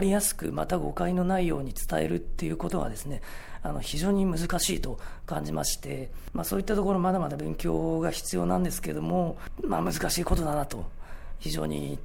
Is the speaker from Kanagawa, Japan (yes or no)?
yes; Fujisawa, Kanagawa, Japan; 私自身が藤沢出身でありまして、今まで生まれてから生活してきたわけですけれども